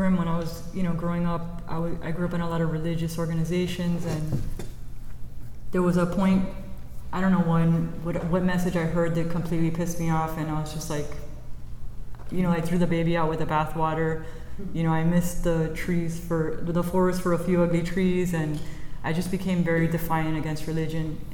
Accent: Miami, Florida, United States; moved away as an adult; In September, I moved here from Miami. I lived in Miami for 40 years, so I've never been away from my hometown.

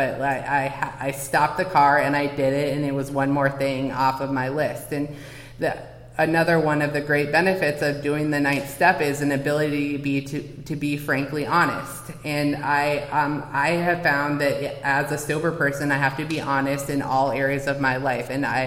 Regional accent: Duluth, Minnesota, United States; So I grew up in Duluth, Minnesota

